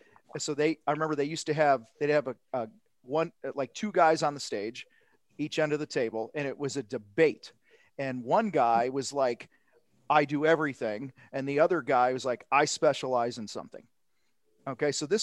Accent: Illinois, United States; I grew up outside of Chicago.

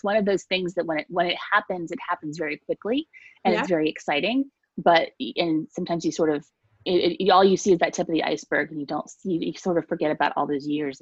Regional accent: Virginia, United States; moved away as an adult; also born or lived in Florida; I'm born and raised in Virginia, mm-hmm. and I went to Virginia Tech, go Hokies. And from there, we moved to Florida probably in the mid-90s or so.

